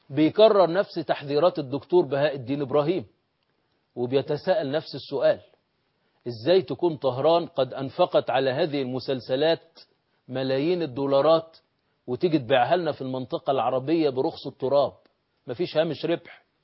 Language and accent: Arabic; Egypt; يعني عندنا في مصر يمكن المسألة ما وصلتش يعني أنها تتعدى منطقة الأمان